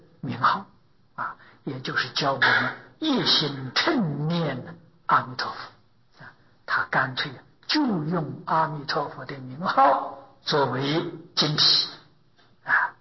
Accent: China; 这中国人跟印度人这习性呢不相同，印度人喜欢啰嗦啊，是我们中国人喜欢简单啊。

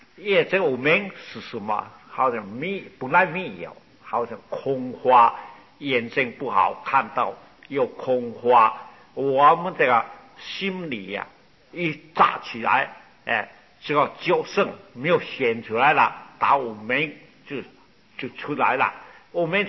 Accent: China; 我是大陆人啊

